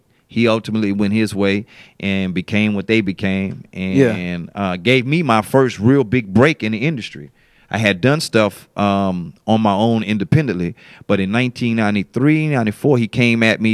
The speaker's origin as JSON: {"language": "English", "town": "Port Arthur", "region": "Texas", "country": "United States", "tie": "born or raised there", "said": "I'm originally from Port Arthur, raised up. Port Arthur, the land of the trill."}